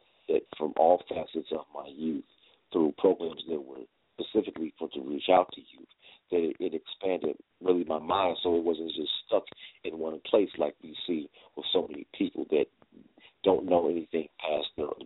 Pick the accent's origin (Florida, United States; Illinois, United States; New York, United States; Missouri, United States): Illinois, United States; Chicago; most of my training came formally through Chicago public schools.